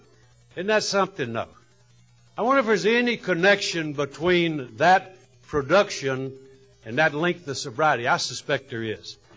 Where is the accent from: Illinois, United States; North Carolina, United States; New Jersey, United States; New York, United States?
North Carolina, United States; that hurts me because I'm from North Carolina, and tobacco's what keeps us alive, folks.